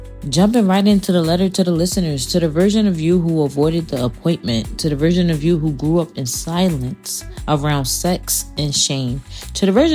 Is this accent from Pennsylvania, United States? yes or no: yes; Philadelphia, Pennsylvania, United States; Then, of course, we got to get into my hometown. Philadelphia ranks among the top five U.S. metro areas for STI rates